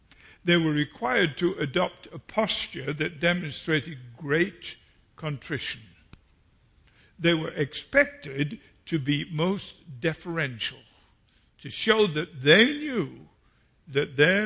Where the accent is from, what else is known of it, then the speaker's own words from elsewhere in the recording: England, United Kingdom; accent: English; you can get tuned in to what you would probably call my accent, and which I know is English.